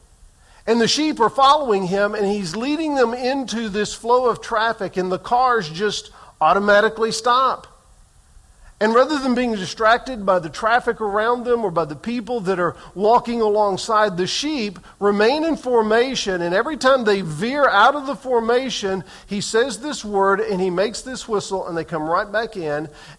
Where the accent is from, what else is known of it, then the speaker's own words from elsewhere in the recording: Texas, United States; I grew up in East Texas, and that was cattle country.